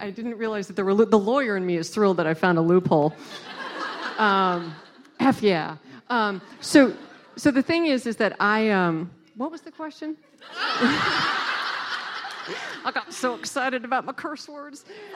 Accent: Boston, Massachusetts, United States; moved away as an adult; looked at my husband and was like, I'm from Boston. I don't do this.

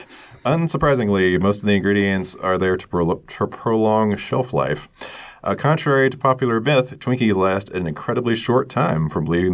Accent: Perth, Western Australia, Australia; from Perth

